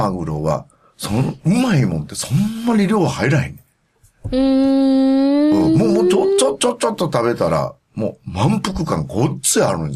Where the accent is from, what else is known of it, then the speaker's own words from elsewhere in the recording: Kanagawa, Japan; 実はね、はい、関東人なんですよ。